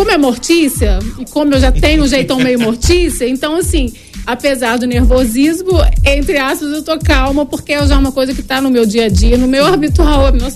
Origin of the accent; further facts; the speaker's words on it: Minas Gerais, Brazil; accent: mineiro; Tô tentando segurar meu sotaque de mineiro lá no Rio, mas é difícil, né?